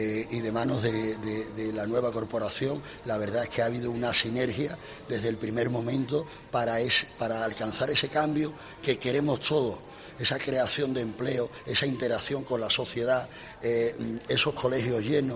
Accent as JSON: {"language": "Spanish", "town": "Seville", "region": "Andalusia", "country": "Spain", "lives_now": "Matalascañas, Spain", "said": "aunque soy de Sevilla, pero llevo toda la vida aquí. Aquí se han criado mis hijos."}